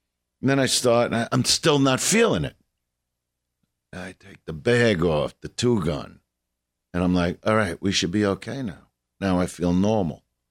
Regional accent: Brooklyn, New York, United States; You know, I'm from Brooklyn.

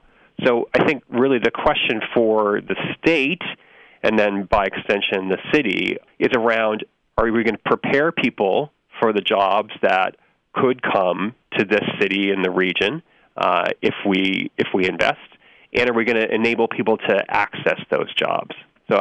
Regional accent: Massachusetts, United States; I'm looking at my home state. I'm looking at Massachusetts.

